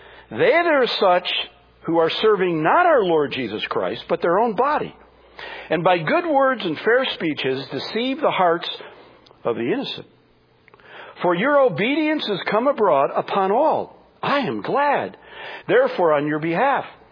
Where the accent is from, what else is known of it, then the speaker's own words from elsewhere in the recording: Michigan, United States; I know I'm from Michigan.